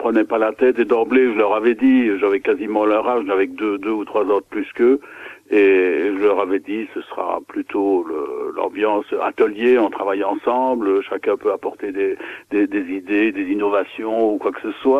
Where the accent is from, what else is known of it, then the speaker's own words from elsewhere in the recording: Belgium; now in France; je suis belge d'origine, donc j'habitais la Belgique. Maintenant, depuis 40 ans, j'habite dans le Gers.